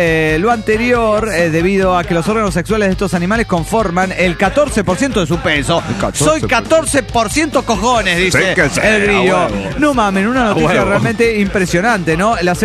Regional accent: Cuautitlán, State of Mexico, Mexico; Soy de Ledo Mex, de Cautitlán, tengo 21 años

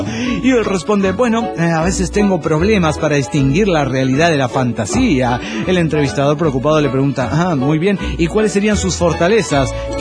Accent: Mérida, Yucatán, Mexico; Soy el escribano de Mérida, Yucatán

